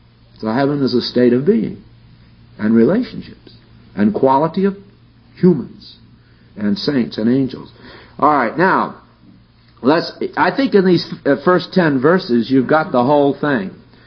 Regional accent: Connecticut, United States; I have strangers living in the house that I was raised in Connecticut.

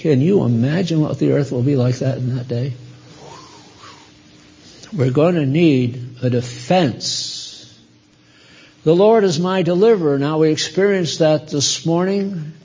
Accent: New Haven, Connecticut, United States; Yale's in my hometown up in New Haven, Connecticut. Well, I'm in West Haven.

